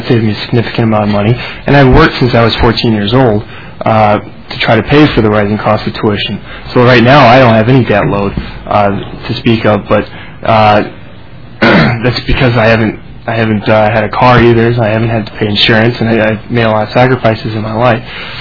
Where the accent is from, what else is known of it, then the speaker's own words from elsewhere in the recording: Minneapolis, Minnesota, United States; I'm from Minneapolis. I went to school in Minneapolis public school system.